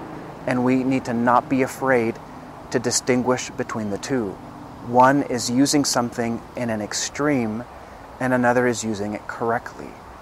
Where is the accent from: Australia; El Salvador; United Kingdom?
El Salvador; in my home country of El Salvador